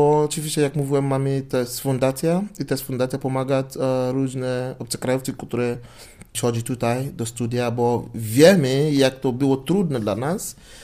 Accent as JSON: {"language": "Polish", "country": "Nigeria", "second_language": "Polish", "lives_now": "Poland", "said": "Na przykład u nas w Nigerii nie świętujemy Wigilię?"}